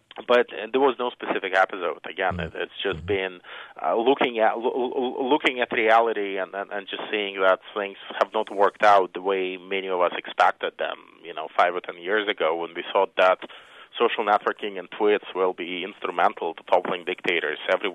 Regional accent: Belarus; English is a second language; I come from Belarus, which is a country was probably the most dictatorial and harshest political environment in Europe.

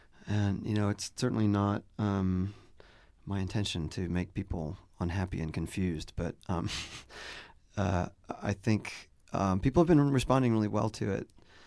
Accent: Long Island, New York, United States; also born or lived in Western Massachusetts; I was born there, and I grew up on Long Island mostly, and then moved back to Western Mass, and I've lived in other places since then

